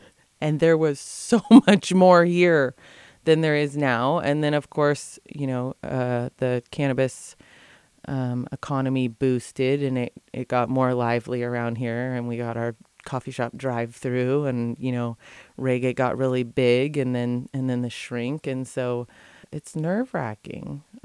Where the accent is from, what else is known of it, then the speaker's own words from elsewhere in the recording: Whale Gulch, California, United States; I was born and raised in Whale Gulch